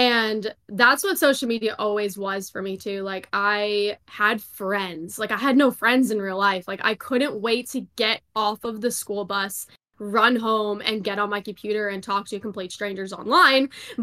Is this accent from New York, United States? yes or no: yes; Long Island, New York, United States; So I grew up in Long Island, New York, and then one day my parents came in and they were like, "We're gonna move to Arizona."